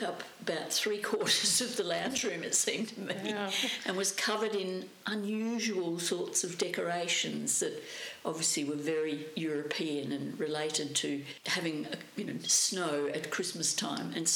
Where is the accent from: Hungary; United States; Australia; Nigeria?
Australia; Rivervale, Western Australia; also born or lived in Subiaco; And in my very early years, I'm not quite sure exactly where we lived. I know that we moved, we had a house built in Rivervale